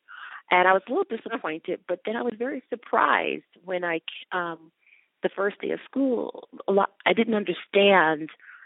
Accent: Detroit, Michigan, United States; I grew up in Detroit, and my parents wanted to make sure that my siblings and I had the best quality education

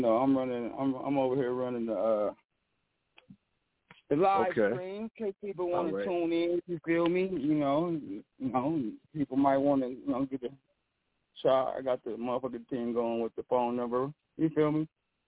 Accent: Oakland, California, United States; Like, I'm from Oakland. I'm from the Bay Area, San Francisco, Oakland, you know, California.

